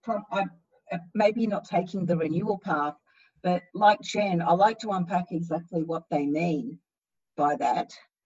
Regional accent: Melbourne, Victoria, Australia; my hometown of Melbourne, which is where I am right now and I love.

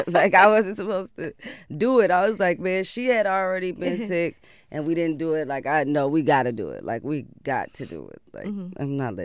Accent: Oakland, California, United States; I'm just like, I'm from Oakland.

